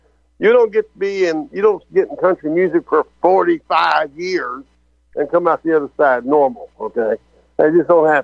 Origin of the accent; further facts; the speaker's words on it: Louisiana, United States; I grew up in Antebellum, Louisiana. When I was real young, and with my grandmother and my mother and all that kind of stuff, and they were really Southern Baptists.